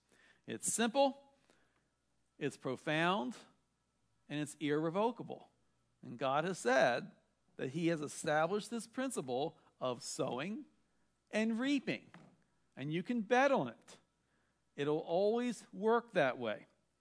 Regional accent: Baltimore, Maryland, United States; When I was young, growing up in Baltimore

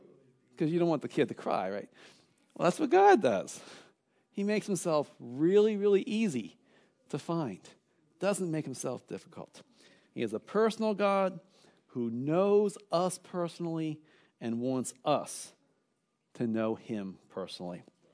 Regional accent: Baltimore, Maryland, United States; born there; I was born in Baltimore, Maryland.

